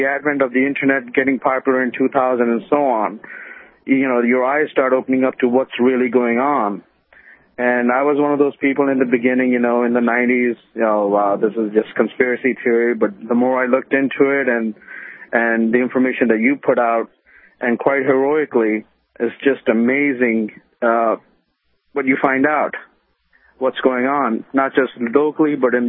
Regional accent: India; moved away as an adult; now in United States; You know, I'm originally from India with a population of 1 billion plus, and I've been in this country for over 20 years, a U.S. citizen, proud to be it.

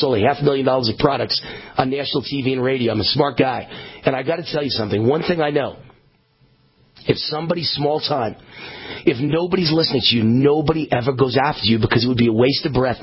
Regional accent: New York, United States; I'm from New York like Donald Trump, and I'm a cornered Wolverine

